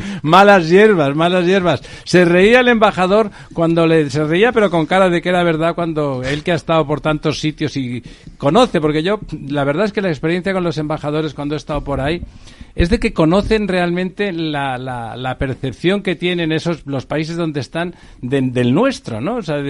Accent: Spain; Digo, no, yo soy de España.

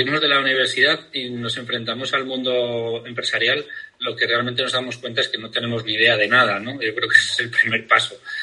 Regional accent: Pamplona, Navarre, Spain; Soy una persona... sido aquí, soy de Pamplona

